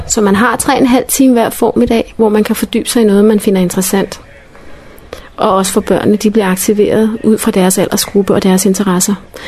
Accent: Copenhagen, Capital Region of Denmark, Denmark; Jeg er på Livø med mine to piger på 11 og 13 år, og vi kommer fra København.

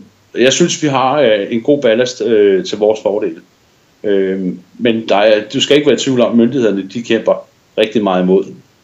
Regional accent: Zealand, Denmark; Jeg tror, jeg er den eneste dansker fra Sjællandssiden

